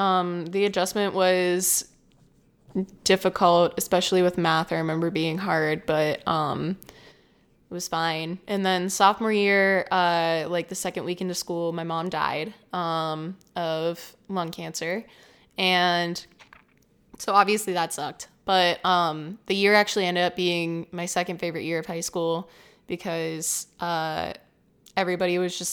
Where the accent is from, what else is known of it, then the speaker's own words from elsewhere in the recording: Upper St. Clair, Pennsylvania, United States; So I grew up in Upper St. Clair, which is definitely an uppity community.